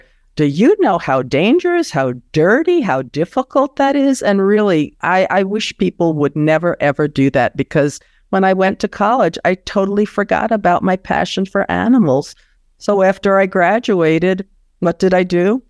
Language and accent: English; New York, United States; I can remember when I grew up in New York bringing home kittens and unfortunately even puppies.